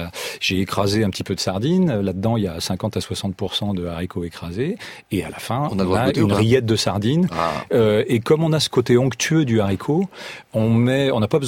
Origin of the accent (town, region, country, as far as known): Pays de la Loire, France